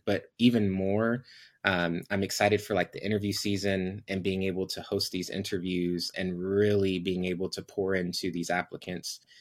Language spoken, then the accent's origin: English; Florida, United States; So I'm originally from Florida, but long story short, I kind of moved up to North Carolina because I also like the cold. I'm one of them weird Floridians.